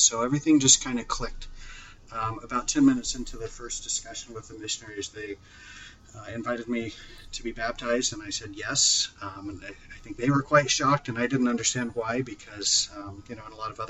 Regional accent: Kansas, United States; I was raised in Kansas

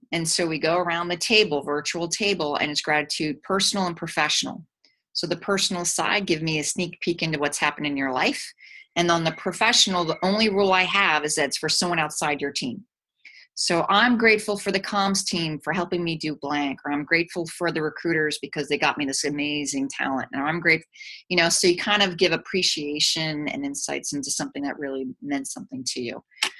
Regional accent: Wilmington, Delaware, United States; born there; you don't know that I was born in Wilmington, Delaware.

